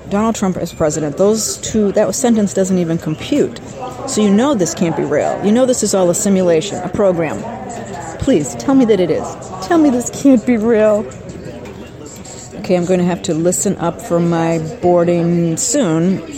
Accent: the South, United States; accent: Southern drawl; I guess my southern drawl is not all I thought it was.

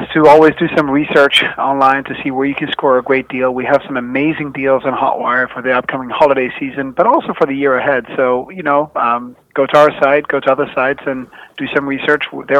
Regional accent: Sweden; I'm from Sweden originally, but I love traveling in the U.S.

